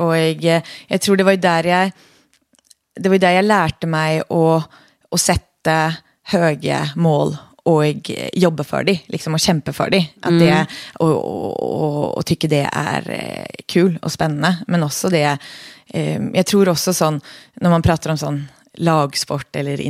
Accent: Oslo, Norway; moved away; Jo, men jag är ju då född och uppväxt i Oslo i Norge

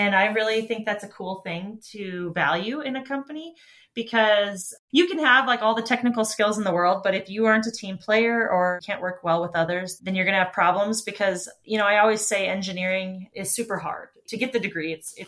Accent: North Dakota, United States; And I grew up in North Dakota where it's really dark at night.

